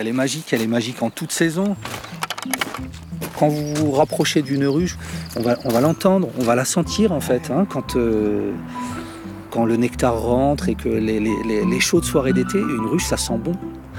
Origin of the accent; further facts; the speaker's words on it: northern France, France; Je ne suis pas originaire de cette vallée, ça fait une vingtaine d'années que je me suis installé ici. Je viens plutôt du nord de la France.